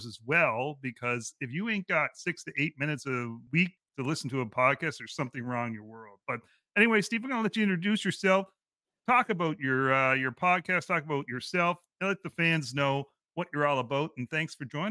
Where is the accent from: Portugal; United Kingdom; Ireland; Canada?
Canada; And as every Canadian who's a non-Leafs fan, we're very happy to see their consecutive streak